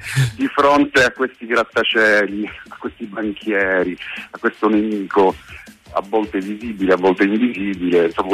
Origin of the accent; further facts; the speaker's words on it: Messina, Sicily, Italy; moved away as an adult; also born or lived in Palermo / Bologna / Milan; now in Naples, Italy; io ho cambiato tante città, sono di Messina